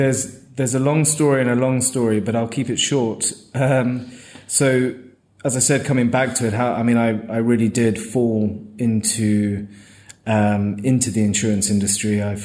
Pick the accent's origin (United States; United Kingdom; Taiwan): United Kingdom; London; even though I was born and bred in London, when I married Kirsten, my wife, you know, being a South Londoner that I still consider myself to be